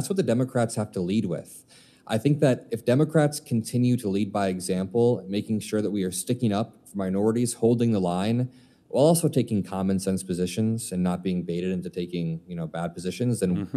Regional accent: Indiana, United States; So I grew up in Indiana and the Iowa caucuses were going on.

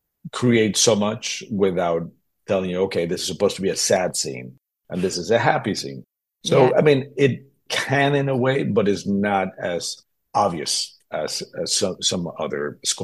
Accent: Mexico City, Mexico; when I was growing up in Mexico City

